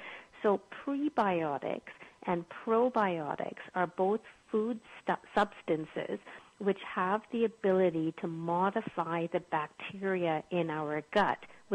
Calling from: Calgary, Alberta, Canada; Calgary, in Canada.

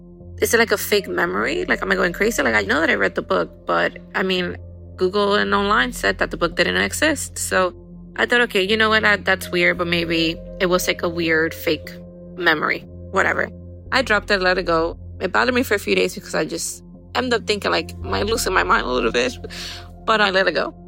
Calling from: Pennsylvania, United States; Hey, Derek. … I'm calling from Pennsylvania.

